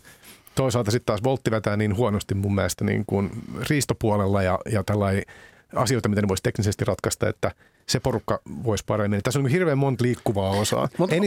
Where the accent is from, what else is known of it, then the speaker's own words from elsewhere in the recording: Helsinki, Uusimaa, Finland; mä oon itse Itä-Helsingistä